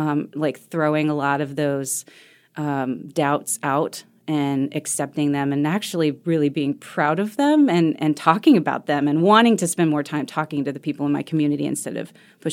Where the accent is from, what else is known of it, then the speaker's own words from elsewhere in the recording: Appalachia, United States; even though I grew up in Appalachian, in the Appalachian Mountains, I always really felt like I didn't want to be affiliated with it because of all of the negativity that was attached to it.